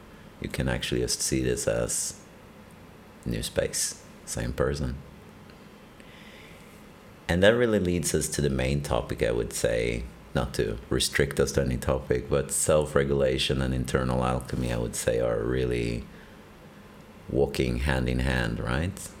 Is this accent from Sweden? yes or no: yes; Sweden; So I'm originally from Sweden